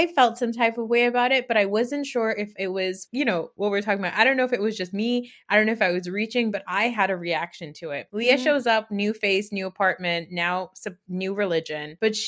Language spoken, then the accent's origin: English; New Jersey, United States; I'm Muslim, but I grew up in North Jersey.